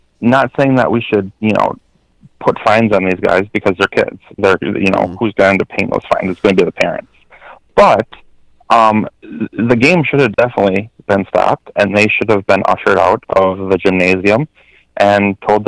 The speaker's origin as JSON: {"language": "English", "town": "Green Bay", "region": "Wisconsin", "country": "United States", "said": "as mentioned, I'm from Green Bay and I don't get your show in my local market."}